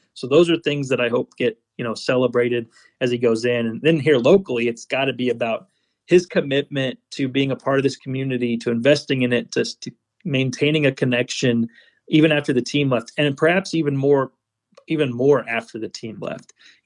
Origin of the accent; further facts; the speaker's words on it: Sedalia, Missouri, United States; growing up in Sedalia, my dad had a friend who lived outside of St. Louis.